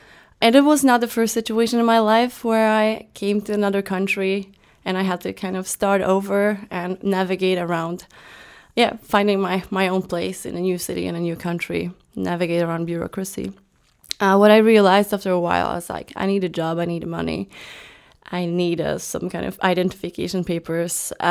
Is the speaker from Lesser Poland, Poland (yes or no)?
no; Warsaw, Masovian Voivodeship, Poland; now in Malmö, Sweden; I live in Malmö, Sweden, but I come from Poland. I was born in Warsaw.